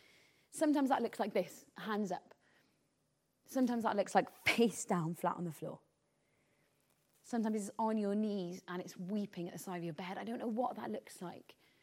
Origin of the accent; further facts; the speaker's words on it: Wales, United Kingdom; You know, it says an Englishman's castle is home, but we're Welsh, so, you know, we should be feeling better about that.